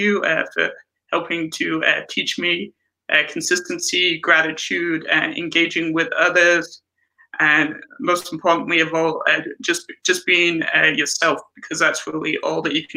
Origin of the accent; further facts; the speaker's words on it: England, United Kingdom; now in Canada; I'm originally from England. I'm now living in Canada